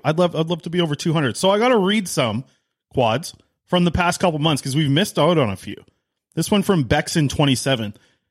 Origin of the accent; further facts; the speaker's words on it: Nanaimo, British Columbia, Canada; my hometown of Nanaimo